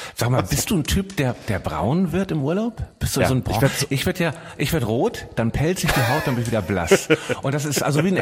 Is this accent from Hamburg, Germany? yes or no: yes; Hamburg, Germany; Ich habe letztes Wochenende in Hamburg, in meiner Heimatstadt, verbracht